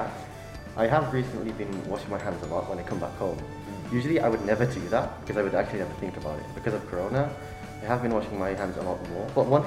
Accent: Indonesia; My hometown, Indonesia, is a very religious country

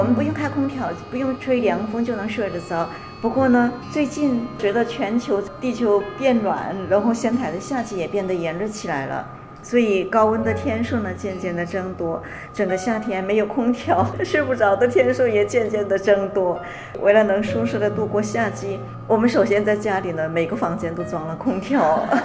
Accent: South China, China; moved away as an adult; also born or lived in Wuhan; now in Japan; 我们的家乡就是其中的一个。然后我的大学在武汉，也是大火炉，我就在火炉里面烤出来的。所以来到日本之后，我们现在京都

